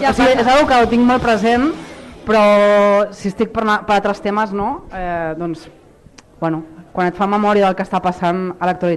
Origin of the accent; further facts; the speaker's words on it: Sabadell, Catalonia, Spain; soc de Sabadell i tinc un grup de punk rock … des de fa 20 anys.